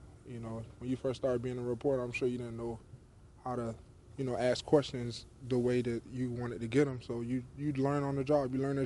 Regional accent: Florida, United States; We're both from Florida, both from South Florida, so we just, everything's a competition with us.

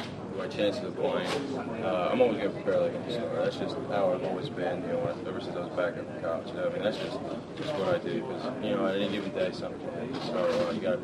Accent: Philadelphia, Pennsylvania, United States; I'm from Philly, and Pittsburgh's a little bit away

